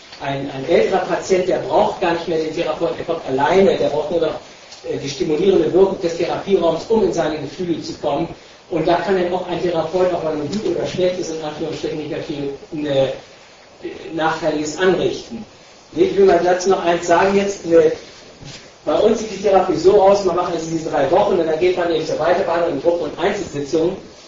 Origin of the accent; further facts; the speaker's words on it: Frankfurt, Hesse, Germany; Ich komme hier aus Frankfurt